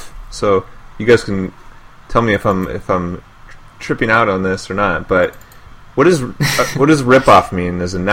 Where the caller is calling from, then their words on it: Washington, United States; I'm at my parents' house in north of Seattle, Washington, in the United States. In the northwest part of the United States.